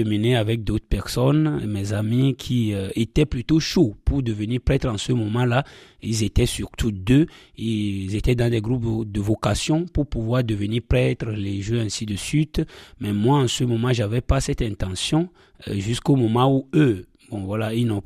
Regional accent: Afanya, Maritime, Togo; je suis togolais, comme vous l'avez dit. J'ai grandi dans un petit village qu'on appelle Afanya. Afanya, c'est dans la préfecture du Bas-Mono actuellement. J'ai passé tout mon temps comme enfant, adolescent dans ce petit village.

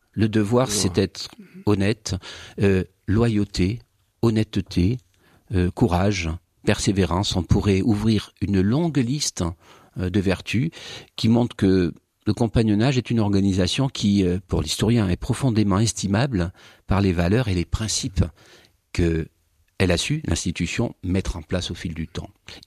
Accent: Occitanie, France; accent: Languedoc; Vous devinez à mon accent que moi je serais plutôt Languedoc.

